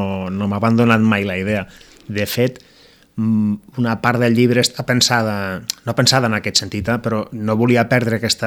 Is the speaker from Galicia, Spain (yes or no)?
no; Lleida, Catalonia, Spain; perquè sóc de Lleida i he conviscut.